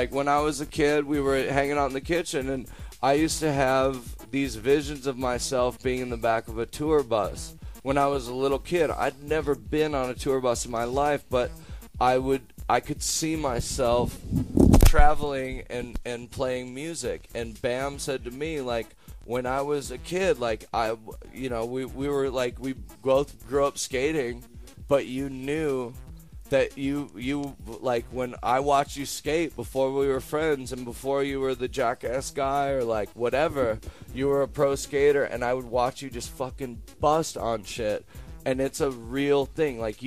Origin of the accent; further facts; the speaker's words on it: Chicago, Illinois, United States; now in Los Angeles, United States; I live in Los Angeles, and it was like kind of a last-minute thing. I went out to my mom. I grew up in Chicago. My folks still live there.